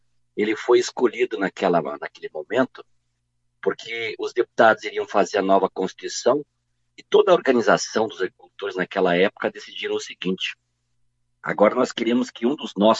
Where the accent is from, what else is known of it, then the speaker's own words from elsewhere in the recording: Miraguaí, Rio Grande do Sul, Brazil; venho do interior do estado, nasci em Miraguaí, lá na região Celeiro. Sou um dos 9 filhos do … da Dona Otília.